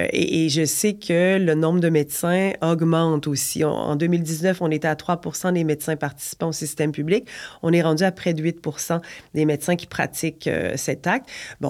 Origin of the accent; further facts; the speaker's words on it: Quebec, Canada; mais c'est la première fois qu'on parle chez nous au Québec, dans les lois, d'un tiers de confiance.